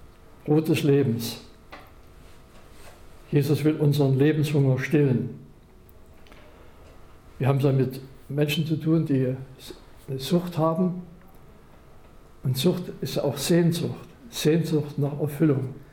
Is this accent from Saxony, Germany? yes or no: yes; Saxony, Germany; ich komme aus Sachsen